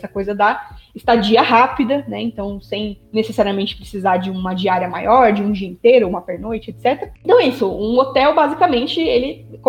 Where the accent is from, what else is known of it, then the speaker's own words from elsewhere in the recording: São Paulo, Brazil; E eu sou do interior de São Paulo, né? Então também quando eu cheguei aqui, eu fiquei chocada.